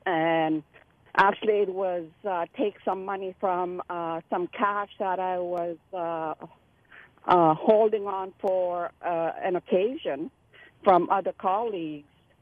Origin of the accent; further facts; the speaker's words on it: Rankin Inlet, Nunavut, Canada; I'm originally from Nunavut, from Rankin and Nunavut, and it can get up to or down to -65.